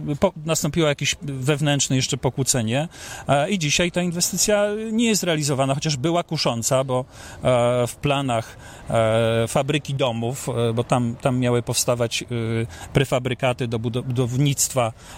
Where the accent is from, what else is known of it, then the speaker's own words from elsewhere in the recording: Świętokrzyskie Voivodeship, Poland; kocham Świętokrzyskie i tu mieszkam, jestem tutejszy, a nie spadochroniarz.